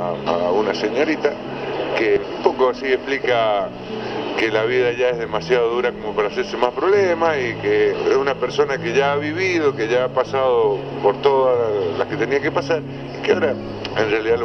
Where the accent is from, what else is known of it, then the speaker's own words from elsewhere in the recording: Mendoza, Argentina; soy músico de Mendoza